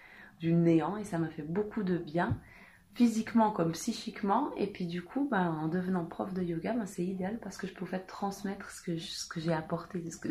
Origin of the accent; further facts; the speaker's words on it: Switzerland; also born or lived in Canada; je suis née en Suisse, et puis d'un papa suisse, d'une maman québécoise, et puis j'ai vécu toute ma vie en gros en Suisse, mis à part une année où est-ce que j'ai été scolarisée au Canada.